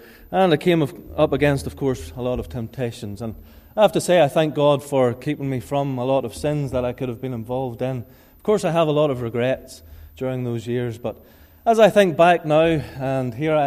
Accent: Ballymoney, Northern Ireland, United Kingdom; I'm from Ballymoney.

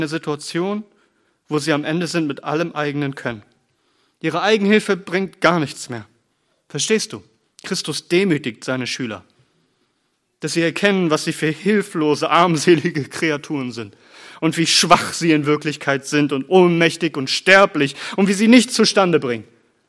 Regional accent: Lübeck, Schleswig-Holstein, Germany; Ich komme aus Norddeutschland, aus Lübeck. Ich komme von der See. Meine Vorfahren waren Seefahrer.

